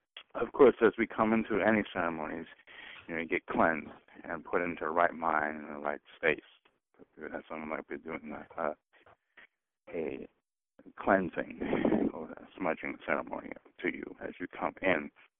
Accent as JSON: {"language": "English", "town": "Long Island", "region": "New York", "country": "United States", "said": "Being that we're from Long Island, you know, we would expect that we'd have clams and fish, an abundance of fish."}